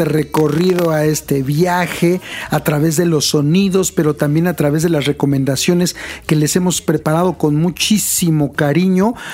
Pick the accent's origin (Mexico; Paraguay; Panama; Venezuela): Mexico; siendo mexicanos, pues vale la pena viajar por el territorio mexicano